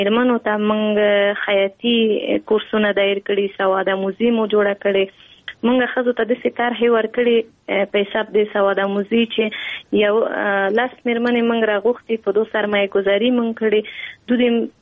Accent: Kabul, Afghanistan; په کابل کې زیږیدلی یم په کابل کې لویه شوی یم په کابل کې مو تحصیلات مخکې وړي

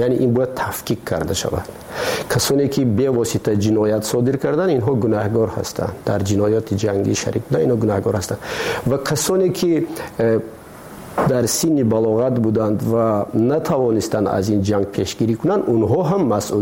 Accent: Tajikistan; ما تاجیک هستیم. همین است وطنی ما، ما همین وطنمونه

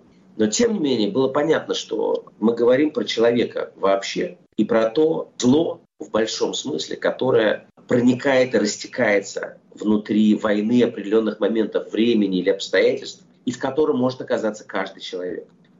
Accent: Russia; moved away; Я бы вырос в России, прожил там все-таки очень много лет своей жизни.

